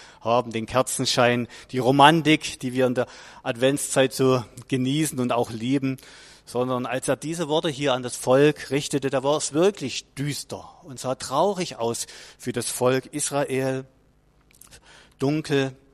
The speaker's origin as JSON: {"language": "German", "region": "Saxony", "country": "Germany", "tie": "born or raised there", "said": "Wir als Familie, wir kommen ja aus dem Erzgebirge."}